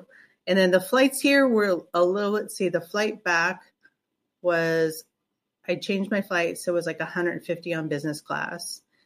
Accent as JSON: {"language": "English", "region": "California", "country": "United States", "said": "And I'm from California. I'm now, it seems like, on this Eastern Standard Time zone."}